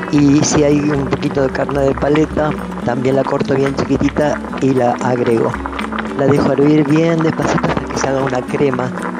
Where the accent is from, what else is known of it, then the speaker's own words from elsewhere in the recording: Córdoba, Argentina; now in San Martín de los Andes, Argentina; vivo acá en San Martín de los Andes. Soy originaria de Córdoba